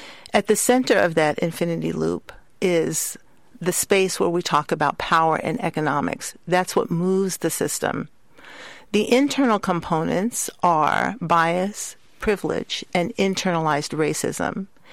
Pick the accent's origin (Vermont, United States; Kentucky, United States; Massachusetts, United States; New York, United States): New York, United States; I grew up in Harlem in New York, and we lived in Harlem because my mother's family disowned her when she married my father.